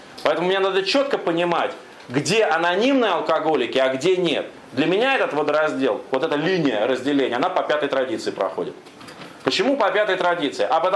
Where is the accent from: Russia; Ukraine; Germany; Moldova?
Russia; Moscow; представьте себе, я из Москвы, приезжаю куда-нибудь в Иркутск